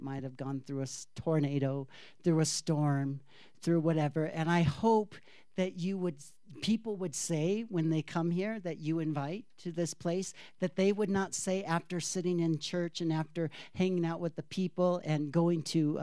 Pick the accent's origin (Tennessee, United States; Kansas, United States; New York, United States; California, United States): Kansas, United States; Wichita; born there; In fact, I was born in Wichita, Kansas. It's not my home. I guess it's kind of my home.